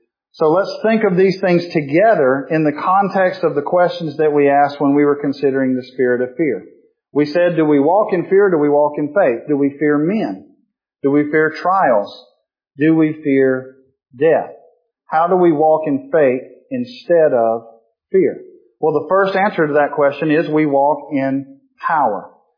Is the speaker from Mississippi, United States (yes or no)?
yes; Mississippi, United States; I guess it was ignorance, because I'm from Mississippi and I'm not used to being around the ocean and all that stuff.